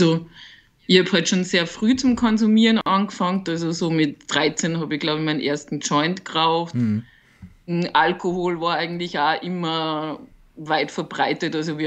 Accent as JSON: {"language": "German", "country": "Austria", "tie": "born or raised there", "said": "ich bin 37 Jahre, ich bin aus Österreich, lebe da in einer größeren Stadt, bin aber eigentlich vom Land."}